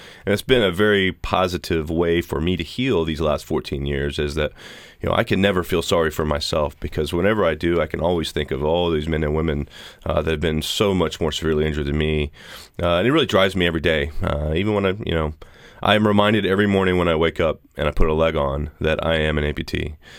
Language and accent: English; Austin, Texas, United States; I'm from Austin, Texas, and a big running city, even back in the 80s